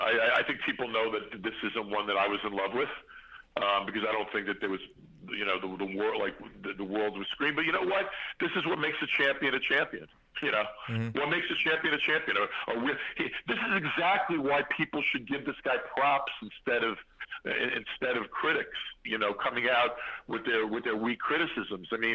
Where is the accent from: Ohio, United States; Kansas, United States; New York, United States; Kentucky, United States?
New York, United States; Brooklyn; I come from Brooklyn, and he comes from the backseat of a Bentley.